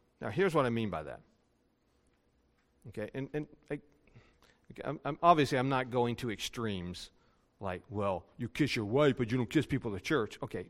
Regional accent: West Virginia, United States; Okay, I grew up in West Virginia. You know, I have a certain hillbilly way of thinking about things.

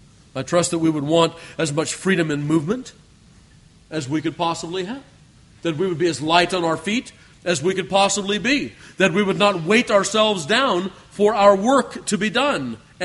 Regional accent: California, United States; Where we grew up in Southern California, in the desert up there, there was quartz everywhere.

